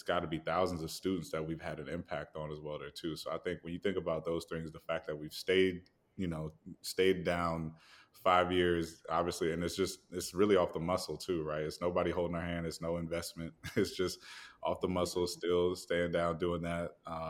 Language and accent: English; Ondo, Nigeria; I'm from Ondo State, Nigeria.